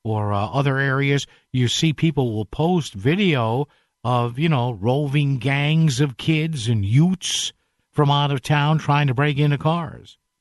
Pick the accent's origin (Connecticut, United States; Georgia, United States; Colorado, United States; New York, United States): Connecticut, United States; New Haven; we got one at the house I grew up in New Haven